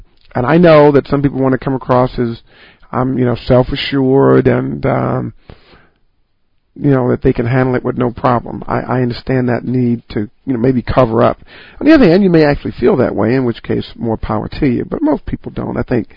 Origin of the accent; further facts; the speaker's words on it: Midwest, United States; Mind you, I am from the Midwest, and probably from a bit of a different era.